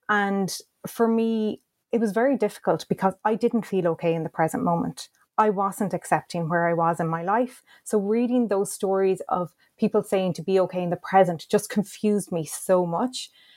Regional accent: Ireland; So I'm from Ireland

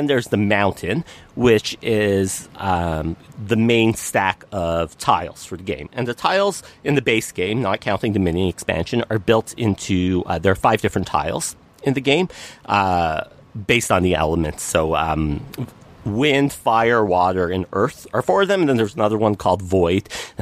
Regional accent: Canada; I'm just going to go by the Kickstarter page because it lists things in Canadian, because, hey, we're Canadian.

